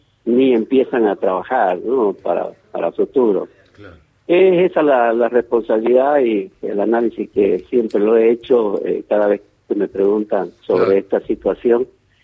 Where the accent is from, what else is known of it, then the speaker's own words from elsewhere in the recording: Bolivia; siendo también boliviano no tenemos muchas chances de participar en los mundiales